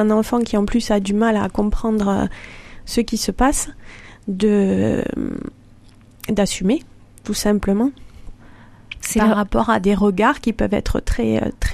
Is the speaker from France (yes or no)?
yes; Toulouse, Occitanie, France; Alors je suis une vraie Toulousaine, hein, donc de Toulouse, j'ai grandi une petite fille heureuse et dynamique.